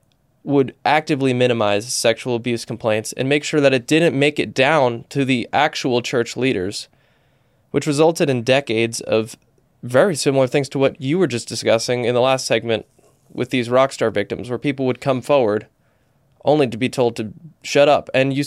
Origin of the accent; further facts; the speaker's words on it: Northeast, United States; I grew up in the Northeast in the time frame where the Catholic Church was getting busted for quite literally taking a priest who's been accused of sexual abuse and moving them to a different parish.